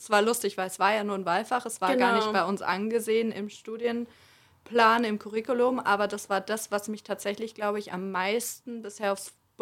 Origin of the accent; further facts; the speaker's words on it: Bavaria, Germany; ich komme aus Bayern